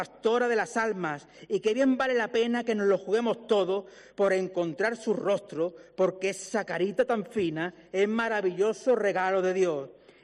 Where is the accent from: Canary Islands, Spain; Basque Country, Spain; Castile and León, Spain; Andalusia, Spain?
Andalusia, Spain; Málaga; En apenas 8 días renovaremos nuestro sueño como meros malagueños